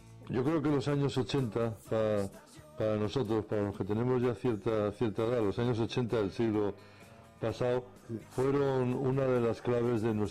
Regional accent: Madrid, Community of Madrid, Spain; yo también soy madrileño de tres generaciones.

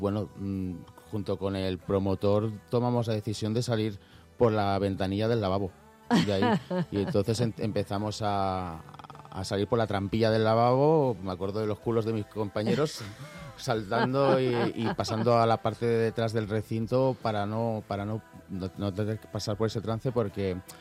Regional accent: Spain; como español, siempre digo que América Latina me ha hecho mejor persona.

